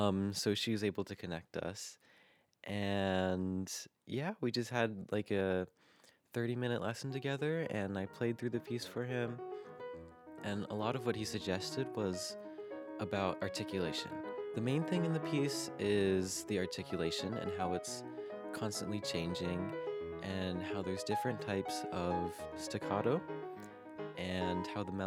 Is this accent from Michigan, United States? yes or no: no; Makawao, Hawaii, United States; now in Interlochen, United States; I'm a second-year sophomore here at Interlochen, and I'm from Makawao, Hawaii.